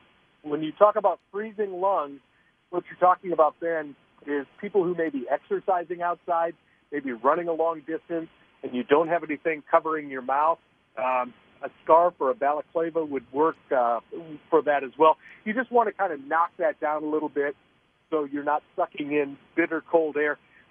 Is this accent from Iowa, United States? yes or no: no; Minnesota, United States; You know, I grew up in Minnesota, and we had a couple of nights where it got down pretty cold.